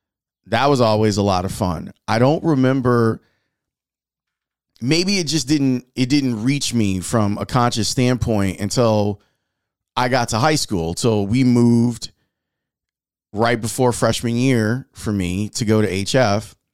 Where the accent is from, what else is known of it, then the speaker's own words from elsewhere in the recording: Chicago, Illinois, United States; Like I'm 48. And when I was a kid, growing up in Roseland, I'm sure I've seen a soccer ball.